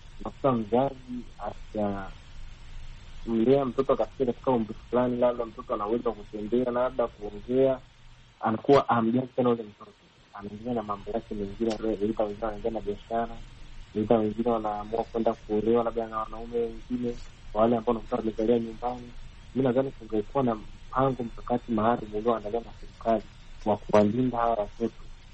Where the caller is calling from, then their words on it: Rombo, Kilimanjaro, Tanzania; natokea Rombo, mkoa wa Kilimanjaro.